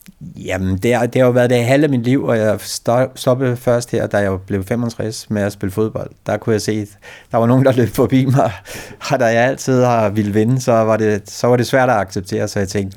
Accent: Sorø, Zealand, Denmark; born there; da jeg var født her i Sorø

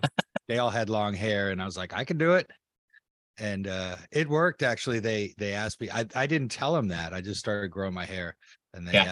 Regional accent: Hawaii, United States; I grew up in Hawaii. I think people made little magazines in high school

